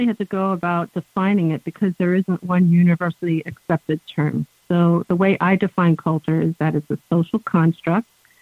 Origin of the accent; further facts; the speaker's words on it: New Jersey, United States; also born or lived in Ireland; I'm a child of immigrants, a woman of color, and I grew up in New Jersey, all over New Jersey, actually, as a pastor's kid. Went to school in Philly, New York, as you mentioned, and lived overseas in Ireland and the Midwest, and now I'm in California.